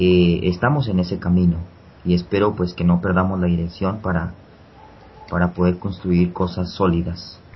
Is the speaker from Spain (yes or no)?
no; southwest, Colombia; Soy colombiano, de la, del grupo étnico NASA, de acá del suroccidente de Colombia.